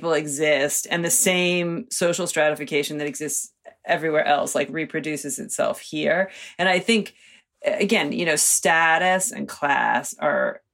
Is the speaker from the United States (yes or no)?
yes; Cincinnati, Ohio, United States; I also will say I'm from Cincinnati, Ohio.